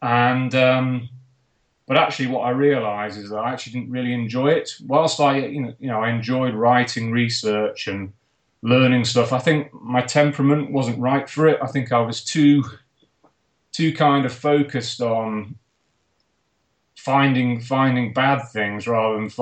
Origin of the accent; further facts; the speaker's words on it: Sheffield, Yorkshire and the Humber, United Kingdom; I am from Sheffield as well.